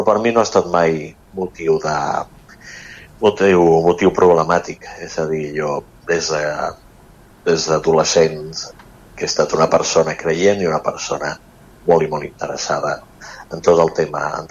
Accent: Barcelona, Catalonia, Spain; also born or lived in L'Hospitalet de Llobregat; Jo sóc barceloní, però he viscut gairebé sempre els primers 33-34 anys de la meva vida a Hospitalet, fins que el seminari em va enviar com a seminarista a la Garriga.

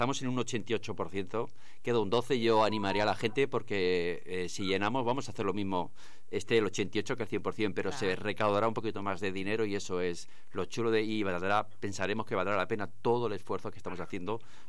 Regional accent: Cádiz, Andalusia, Spain; yo soy de Cádiz y yo cuando me jubile

